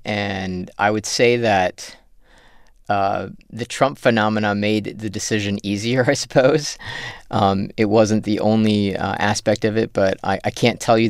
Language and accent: English; Kenya; born there; moved away; no, I was born in Africa. That's where I was born, in Kenya. I was not born here, you know.